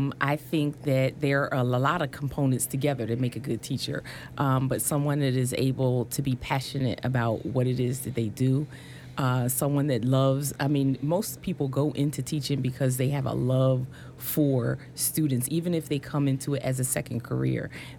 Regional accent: Philadelphia, Pennsylvania, United States; from Philadelphia, and I have people all the time fussing at me.

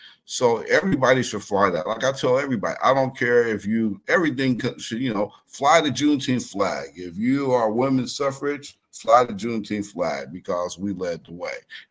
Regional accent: Denver, Colorado, United States; I grew up in Denver, Colorado, and back in the 70s in Denver, it was very segregated city, right?

